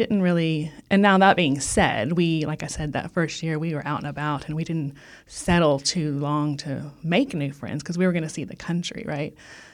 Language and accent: English; Texas, United States; So, as you heard, I grew up in Texas, and country music, obviously, and rodeo were very strong influences in my upbringing.